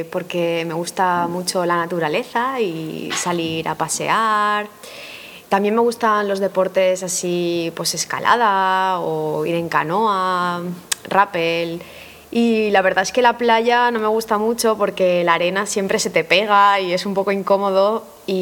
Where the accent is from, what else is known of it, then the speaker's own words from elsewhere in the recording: Valencia, Valencian Community, Spain; Yo en Valencia, de donde yo vengo, la playa, el agua está un poco sucia